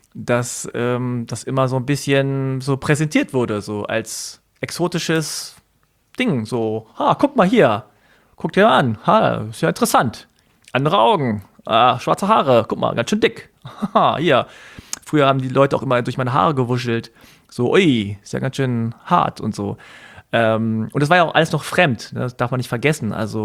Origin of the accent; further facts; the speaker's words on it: South Korea; und dann hieß es ja, wo kommst du denn her? Da habe ich gesagt, aus Korea.